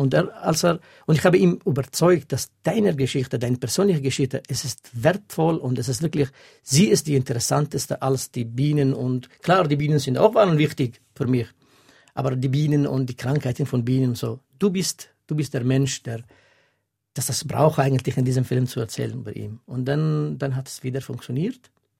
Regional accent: Al-Hasakah Governorate, Syria; Ich bin in Syrien aufgewachsen, in einem kleinen Dorf neben einer Stadt, heißt Kamischli.

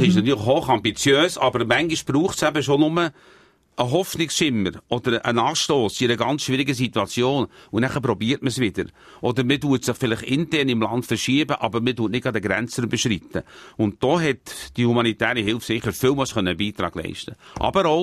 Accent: Switzerland; als Schweizer

